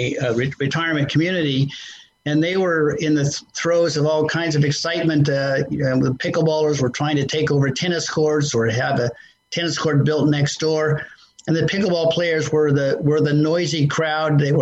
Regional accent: Alaska, United States; And, you know, I grew up in Alaska, and we would go skiing and do all kinds of winter sports.

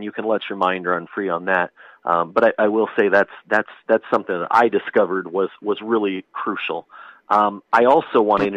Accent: Illinois, United States; I'm from Southern Illinois, just a listener.

